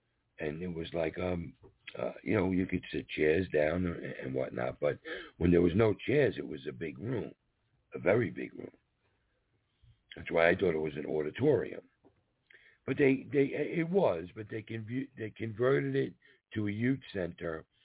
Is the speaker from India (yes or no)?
no; New York City, New York, United States; My big thing was I come from New York City, You know, I had the Yankees and the Mets, and I wanted to play baseball. So in my town, where I lived in Lindenhurst